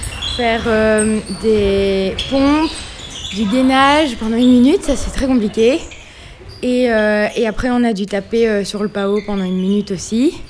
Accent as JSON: {"language": "French", "town": "Braine-l'Alleud", "region": "Wallonia", "country": "Belgium", "said": "Je viens de Braine-l'Alleud et je suis étudiante en communication, marketing et corporate"}